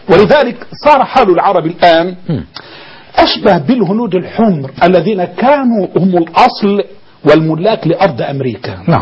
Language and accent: Arabic; Egypt; أنا رجل مصري صاحب حضارة عريقة